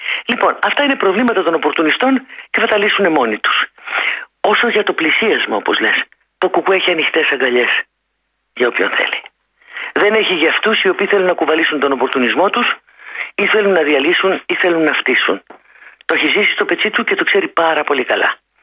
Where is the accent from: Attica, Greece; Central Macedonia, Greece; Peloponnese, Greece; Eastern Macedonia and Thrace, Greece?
Peloponnese, Greece; Geraki; το χωριό μου, γιατί είμαι από λαδοχώρη, η καταγωγή μου, από το Γεράκι, Λακωνίας